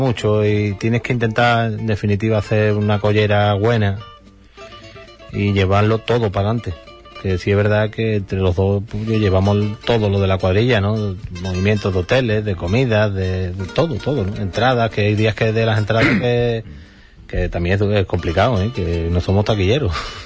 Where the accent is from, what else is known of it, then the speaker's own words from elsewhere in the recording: Spain; somos todos de España.